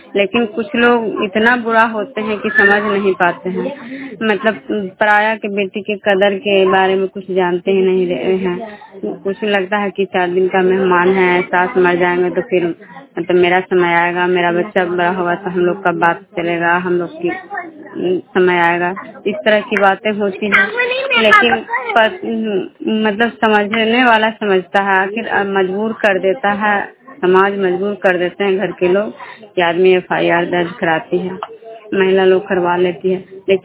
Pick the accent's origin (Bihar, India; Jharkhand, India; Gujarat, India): Bihar, India; Vishnupur; मैं विष्णुपुर ग्राम खजरा पंचायत नालंदा जिला नगरनाथ प्रखंड की निवासी हूँ।